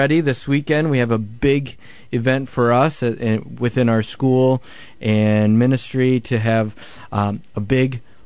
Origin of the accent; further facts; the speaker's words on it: Michigan, United States; Oh, yeah. I'm from Michigan.